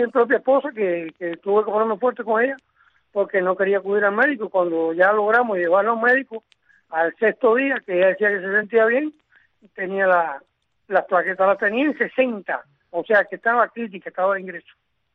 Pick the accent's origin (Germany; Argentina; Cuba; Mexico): Cuba; lo que sean capaces cada cual como cubano con su dignidad.